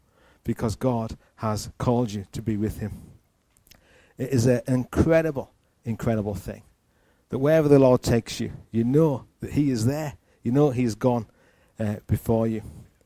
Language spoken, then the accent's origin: English; Hartlepool, North East England, United Kingdom; now in Liverpool, United Kingdom; I'm from Hartlepool in the northeast of England. Beautiful, sunny Teesside. And I've lived in Liverpool for almost 12 years. And I love Liverpool. It's home for me.